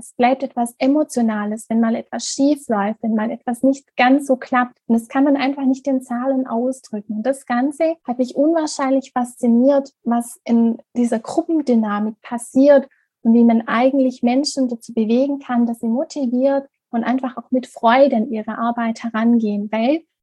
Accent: Baden-Württemberg, Germany; Ich komme aus Süddeutschland, aus der Region Oberschwaben und bin 25 Jahre alt

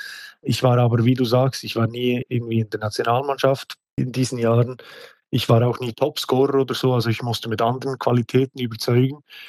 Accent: Brienz, Bern, Switzerland; Ich komme ursprünglich aus Brienz, einem kleinen Dorf in den Schweizer Bergen.

